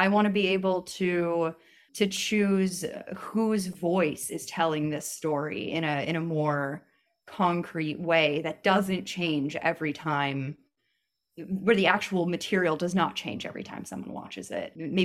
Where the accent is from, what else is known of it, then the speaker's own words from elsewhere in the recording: New York City, New York, United States; I grew up in New York City. And so I knew that I wanted to be an actor when I was very young